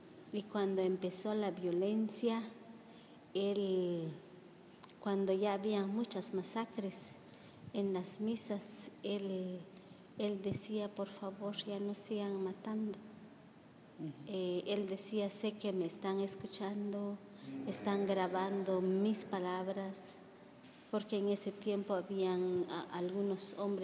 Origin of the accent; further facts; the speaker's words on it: Chimaltenango, Guatemala; Yo soy de Pachunchimaltenango, Guatemala.